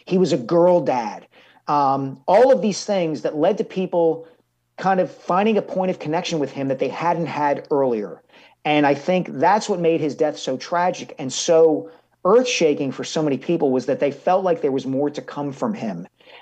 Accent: Philadelphia, Pennsylvania, United States; growing up in the Philadelphia area and having worked in this market for a long time

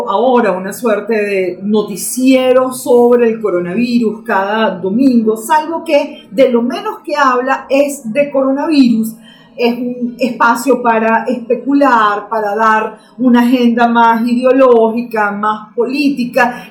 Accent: Venezuela; donde nosotros además también somos conejillos de India, o venezolanos son conejillos de India

